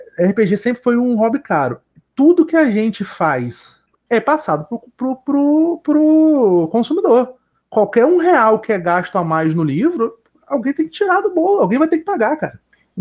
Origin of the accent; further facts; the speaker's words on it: Campos dos Goytacazes, Rio de Janeiro, Brazil; eu sou do interior do Rio, né? Bem pro alto, lá quase perto do Espírito Santo.